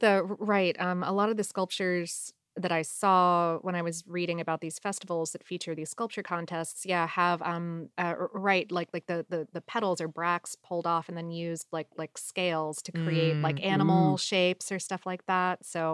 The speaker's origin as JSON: {"language": "English", "region": "New Jersey", "country": "United States", "tie": "born or raised there", "said": "I have since moved away from my hometown, but I'm still in New Jersey"}